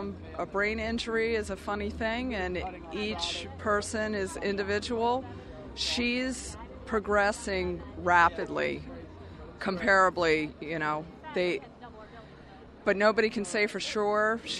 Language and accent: English; New Jersey, United States; I mean, we're from New Jersey, so there's troopers down here from New Jersey.